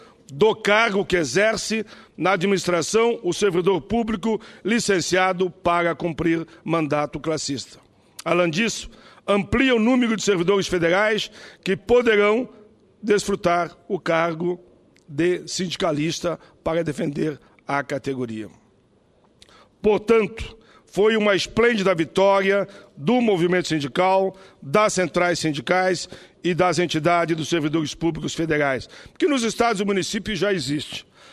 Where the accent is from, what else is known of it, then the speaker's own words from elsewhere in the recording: Caxias do Sul, Rio Grande do Sul, Brazil; born there; a minha ligação de Canoas é quase de berço. Claro, nasci em Caxias do Sul, onde me formei e tenho por Caxias um enorme carinho.